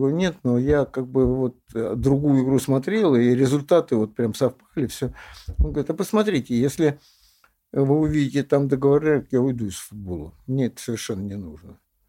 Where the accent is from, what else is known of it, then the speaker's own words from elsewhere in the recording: Alabushevo, Moscow Oblast, Russia; also born or lived in Kryukovo; я родился в Крюково, мама получила участок на следующей станции Алабушево и построила дом, и там я вырос